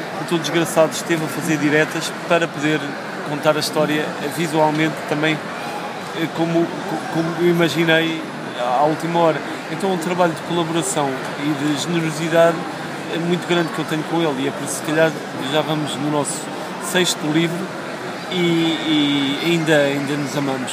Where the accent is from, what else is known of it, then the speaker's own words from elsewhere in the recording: Portugal; Portanto, eu como português e não sabendo muito sobre a Guerra Colonial